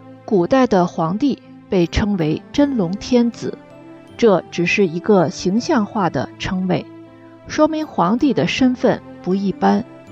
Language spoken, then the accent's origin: Chinese; China; 原来我们中国人是龙的传人，应该骄傲和自豪